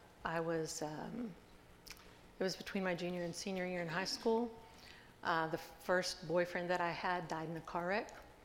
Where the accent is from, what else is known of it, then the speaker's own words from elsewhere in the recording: Wichita, Kansas, United States; also born or lived in Topeka; I was born in Topeka, Kansas, but I was raised in Wichita, Kansas.